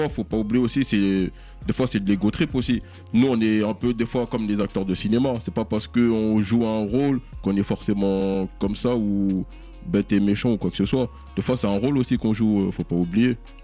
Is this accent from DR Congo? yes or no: yes; Kinshasa, DR Congo; born there; je suis albino, c'est quand je suis né à Kinshasa.